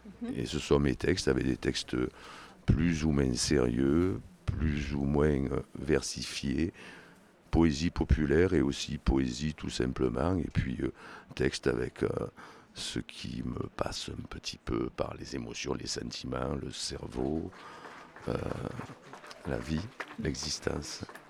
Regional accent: Nîmes, Occitanie, France; je suis français, je suis un indigène, je suis du sud, je suis né à Nîmes et j'y ai passé une bonne partie de mon existence, mais j'ai quand même pas mal bougé.

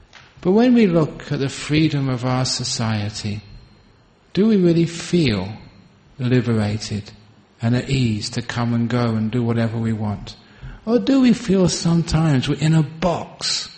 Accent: London, United Kingdom; I remember when I grew up in London, there was only two channels

